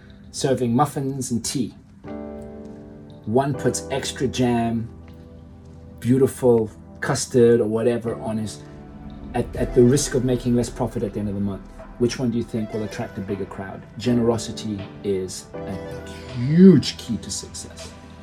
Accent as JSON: {"language": "English", "country": "South Africa", "tie": "born there", "said": "I was born in South Africa in 1973. I have a British mother, a Portuguese father."}